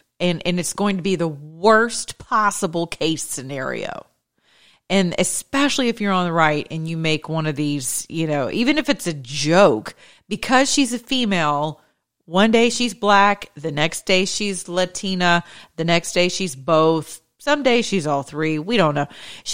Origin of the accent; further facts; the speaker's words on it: Georgia, United States; Since I'm from the Peach State, I would say yes.